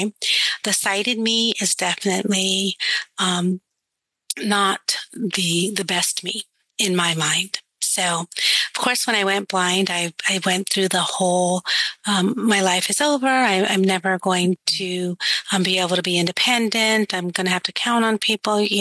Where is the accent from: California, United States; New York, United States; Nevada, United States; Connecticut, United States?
California, United States; now in Houston, United States; I live in Houston, Texas, but I am from California.